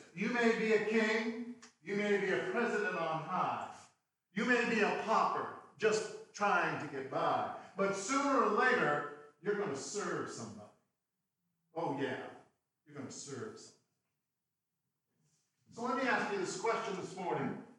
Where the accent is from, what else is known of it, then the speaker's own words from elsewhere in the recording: Bangor, Maine, United States; So as a teenager growing up in Bangor, Maine, we didn't have a lot of large concerts that came through.